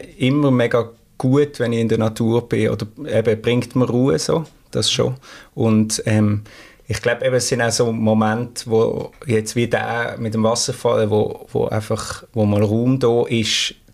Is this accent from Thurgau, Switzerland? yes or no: no; Hölstein, Basel-Landschaft, Switzerland; so bei einer Familie mit drei Geschwister aufgewachsen in Hölsten im Waldenburgertal.